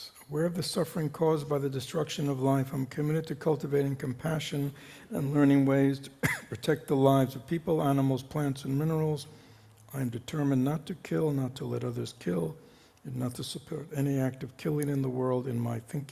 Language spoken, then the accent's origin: English; United States; I'm an American, I can ask anything.